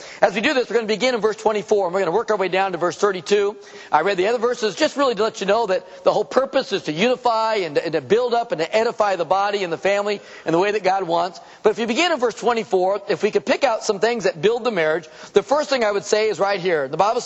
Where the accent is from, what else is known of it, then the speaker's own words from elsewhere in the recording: San Diego, California, United States; I'm from San Diego. So, yeah, I like the San Diego Chargers, the Padres.